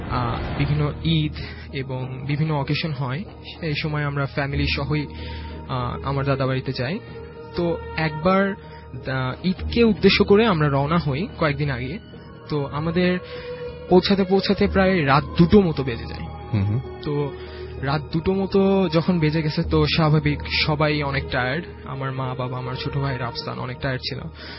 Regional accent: Dhaka, Dhaka Division, Bangladesh; আমি বাংলামোটর থেকে এসেছি।

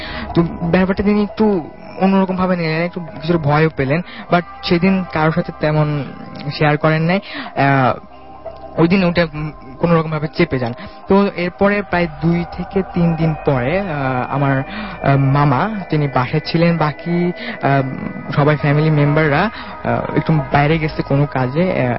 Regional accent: Dhaka, Dhaka Division, Bangladesh; ধানমন্ডি থেকে এসেছি, Dhaka college first year.

